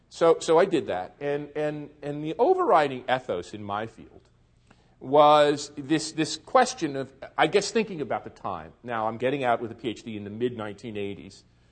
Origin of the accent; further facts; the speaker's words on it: North Arlington, New Jersey, United States; also born or lived in Newark; I'm Italian-American. My grandparents came to the United States. I was born in Newark, and my parents migrated to North Arlington, smack dab in the heart of Sopranos country.